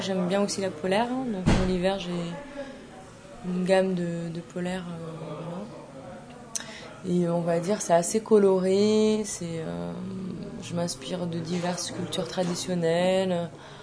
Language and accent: French; Toulouse, Occitanie, France; puisque je suis de Toulouse.